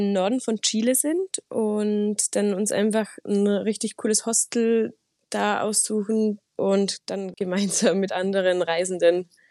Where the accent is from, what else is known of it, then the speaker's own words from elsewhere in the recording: Austria; ich komme aus Österreich und lebe wirklich direkt in den Alpen und verbringe da sehr viel Zeit in den Bergen.